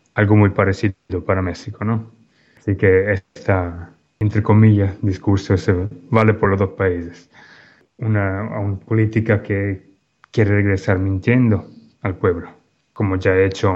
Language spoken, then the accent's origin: Spanish; Italy; Spanish is a second language; now in Ecuador; Yo, ustedes saben, yo soy italiano, así que no tengo ni derecho a votar